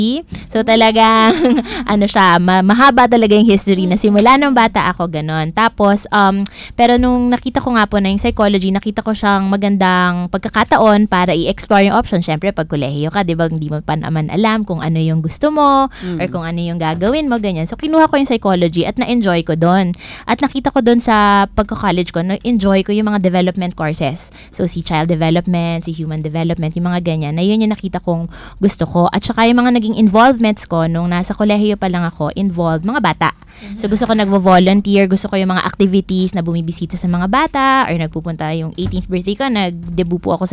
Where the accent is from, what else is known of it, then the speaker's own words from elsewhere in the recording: Manila, Metro Manila, Philippines; Hindi po, taga Maynila ako.